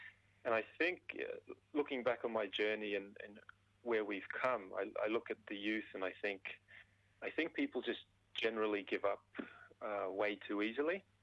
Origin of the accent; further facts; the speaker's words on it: Tonga; I did a lot of my growing up in Tonga, so a lot of my life lessons and you know, things that I've learned along the way have come from, you know, my Tongan heritage.